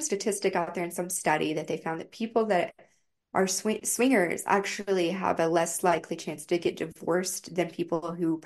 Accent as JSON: {"language": "English", "region": "Bible Belt", "country": "United States", "tie": "born or raised there", "said": "And I grew up in the Bible Belt, so purity culture was a huge thing in my life."}